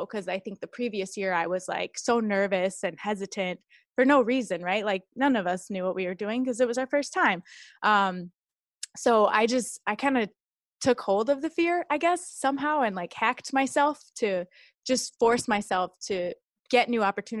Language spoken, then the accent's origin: English; Chicago, Illinois, United States; I grew up in Chicago watching the Bulls, and everyone who mentions Bulls in the 90s knows Michael Jordan.